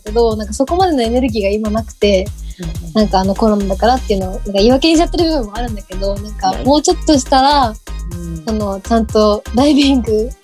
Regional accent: Miyazaki, Japan; 私が宮崎県出身なんですけど、うん、あの宮崎県って結構サーフィンの世界大会とかやったりとかして

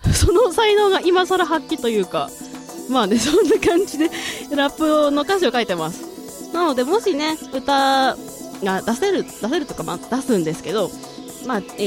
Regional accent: Aomori, Japan; 私ご存知の通り青森出身です。母も青森出身です。

